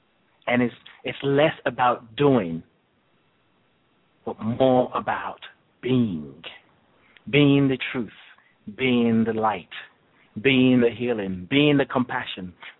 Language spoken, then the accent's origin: English; Nigeria; But I'm a Nigerian, so I have to say it the right way.